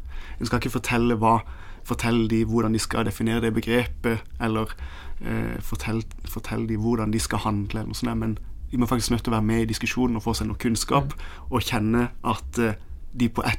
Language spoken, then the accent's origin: Norwegian; Kristiansand, Agder, Norway; Vi var hjemme i Kristiansand for ikke så lenge siden